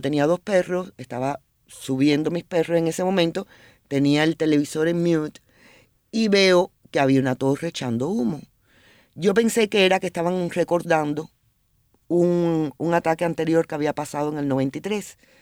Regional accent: Cuba; also born or lived in United States; ahí ya me quedé como una cubana y me crié como una cubana y culturalmente.

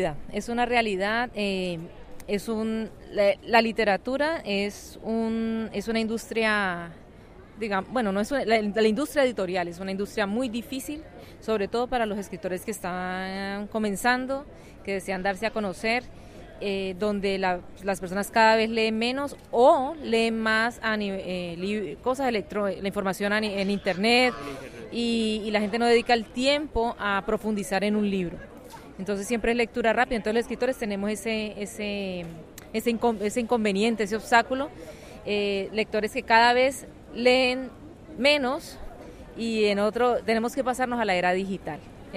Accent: Colombia; now in Miami, United States; soy escritora colombiana, resido en la ciudad de Miami.

